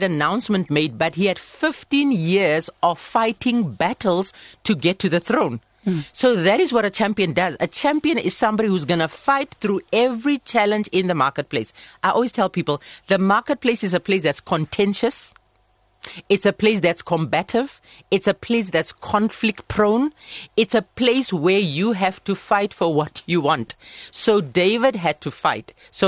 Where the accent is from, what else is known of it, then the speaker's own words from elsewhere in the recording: South Africa; right here in my home country South Africa.